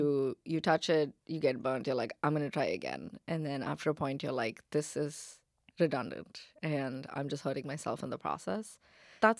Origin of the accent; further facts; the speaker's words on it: Chennai, Tamil Nadu, India; when I was young and in India, especially growing up in Chennai, which is, you know, moderately conservative, not as modern as like Mumbai where you grew up, or Delhi.